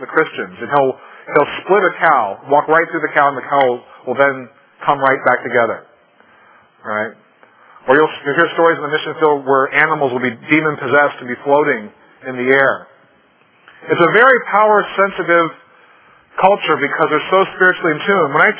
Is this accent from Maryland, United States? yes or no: no; Ohio, United States; I'm from Ohio, so I'm a Reds fan.